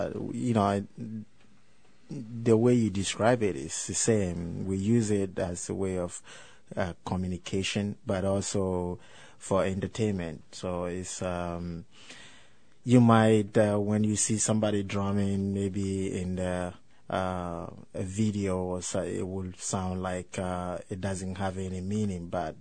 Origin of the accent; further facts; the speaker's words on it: Ghana; for instance, I'm from Ghana. We're from Ghana.